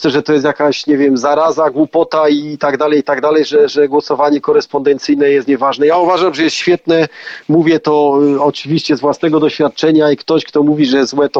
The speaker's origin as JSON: {"language": "Polish", "town": "Limanowa", "region": "Lesser Poland", "country": "Poland", "said": "Limanowa, powiat limanowski, to ostoja takiej normalności w naszym kraju. Jestem bardzo dumny, skąd pochodzę"}